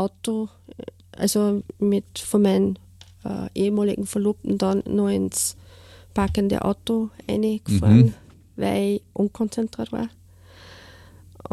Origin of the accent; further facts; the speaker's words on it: Austria; ich wohne in Steyr, in Münichholz. Ja. Schon eigentlich, ich bin eine waschechte Steirerin.